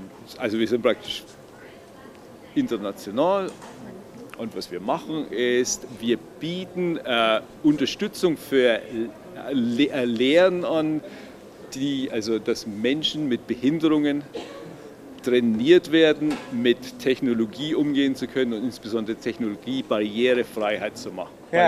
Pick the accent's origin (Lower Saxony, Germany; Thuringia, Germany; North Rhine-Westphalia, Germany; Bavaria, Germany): Bavaria, Germany; moved away as an adult; now in France; Nein, ich bin Franke, aber ich lebe in Frankreich.